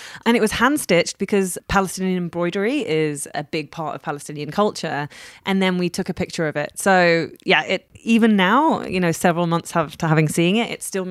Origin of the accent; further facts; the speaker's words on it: United Kingdom; I'm British, but I'm of, you know, Iranian and Pakistani descent.